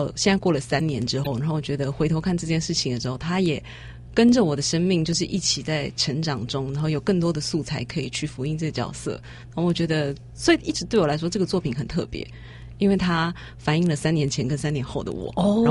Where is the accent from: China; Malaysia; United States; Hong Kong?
Malaysia; Chinese is a second language; moved away as an adult; now in Taiwan; 我19岁过来的，所以应该也差不多11、12年了